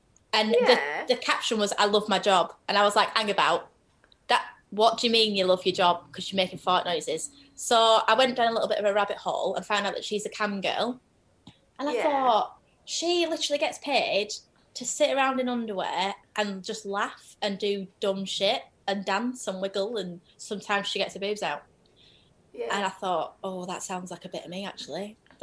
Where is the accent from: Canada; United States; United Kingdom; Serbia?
United Kingdom; Darwen, North West England; I'm from a little tiny area that's like in between Preston and Manchester. To say that my hometown's Darwin.